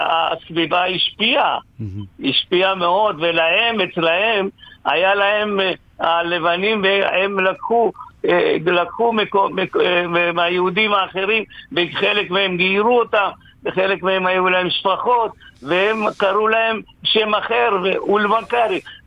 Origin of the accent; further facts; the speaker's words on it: Chendamangalam, Kerala, India; הצ'נמנגרם שלי שאני גרתי בה, היו ארבעת הדתות. האינדים והנוצרים, ורחוב אחד יהודים בבית כנסת, רחוב אחד הנוצרים עם כנסייה, רחוב אחד מוסלמים